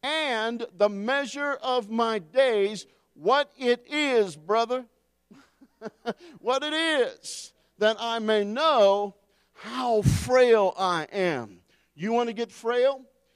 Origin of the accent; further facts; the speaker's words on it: Fairmont, West Virginia, United States; I know because I was raised in Fairmont, West Virginia.